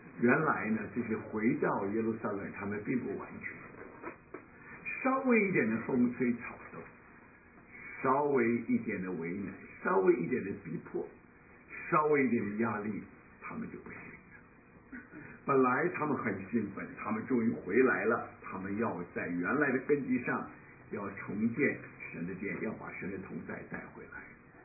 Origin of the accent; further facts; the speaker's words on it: Wenzhou, Zhejiang, China; 我们都是温州人，所以我们说温州话